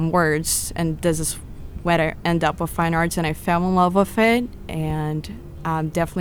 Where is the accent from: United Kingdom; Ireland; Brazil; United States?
Brazil; first language Portuguese; English is a second language; moved away; since I'm from Brazil, my writing was only in Portuguese, and when I came here, I did not feel like writing in English because it's not my mother tongue.